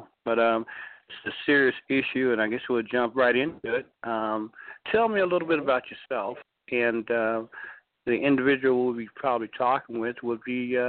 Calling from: Snellville, Georgia, United States; I'm calling from a place most people live their whole lives trying to get to. I'm calling from the Promised Land in Snellville, Georgia.

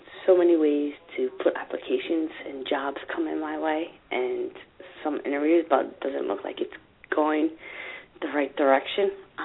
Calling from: New Jersey, United States; from Jersey.

